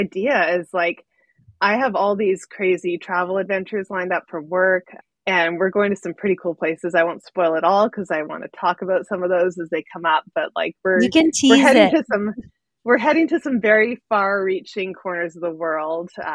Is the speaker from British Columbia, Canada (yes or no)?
yes; Vancouver, British Columbia, Canada; also born or lived in Squamish; I grew up on the West Coast in Canada, up in like Vancouver and Squamish.